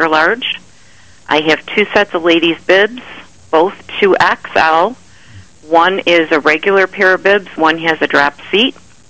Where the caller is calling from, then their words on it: East Bethany, New York, United States; East Bethany.